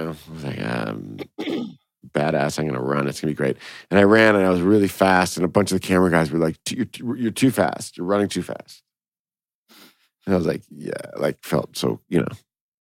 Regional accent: Chicago, Illinois, United States; We shot in Chicago. I'm from Chicago, so my family was there.

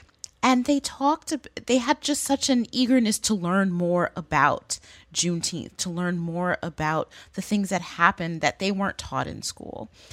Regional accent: United States; I am an American. I'm a great, great, great granddaughter of slaves. And I want America to be great.

